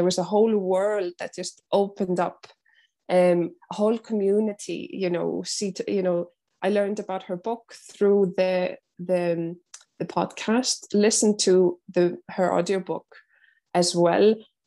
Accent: Iceland; English is a second language; also born or lived in London, United Kingdom; now in Ireland; I'm 30 years old, and I'm from Iceland, but I live currently in Ireland. I've lived in Ireland for, I think, a bit more than 2 years now.

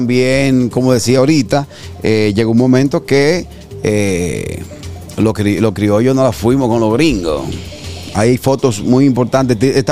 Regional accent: Santo Domingo, Distrito Nacional, Dominican Republic; yo soy oriundo de Ciudad Nueva.

